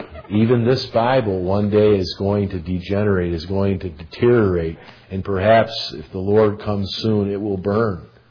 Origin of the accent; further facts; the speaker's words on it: United States; I'm saying this because I'm an American. I'm living in the United States of America.